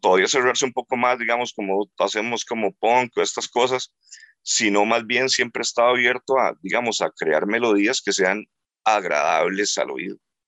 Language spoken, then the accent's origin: Spanish; Tres Ríos, Cartago, Costa Rica; Tres Ríos, sí.